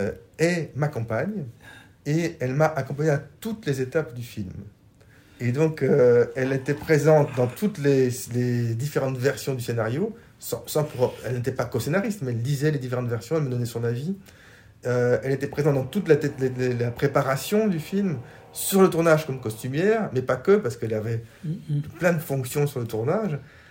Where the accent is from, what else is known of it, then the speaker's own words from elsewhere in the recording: Brussels, Brussels-Capital Region, Belgium; Donc moi, je suis belge, bien évidemment, et Jonathan vivait à Bruxelles, au même moment que moi, quand on était tous les deux enfants.